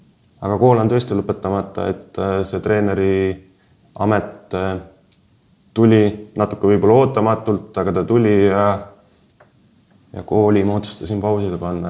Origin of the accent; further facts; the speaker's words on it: Saare County, Estonia; üles olen kasvanud Papissaare sadamas, täpselt seal sadamas, kus siis Vilsandipaat välja sõidab, mõõda munakivi teed olen oma koolipõlve käinud